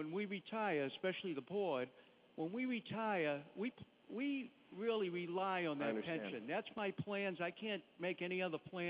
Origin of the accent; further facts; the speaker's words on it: Boston, Massachusetts, United States; You're an Irishman, a man of your word. I'm an Irishman from Boston.